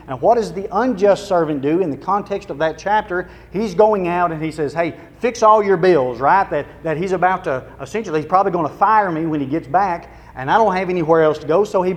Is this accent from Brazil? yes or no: no; Waynesboro, Tennessee, United States; I'm originally from Waynesboro, Tennessee. And unless you play basketball, go to basketball camp, you don't probably know where that is. But southern middle Tennessee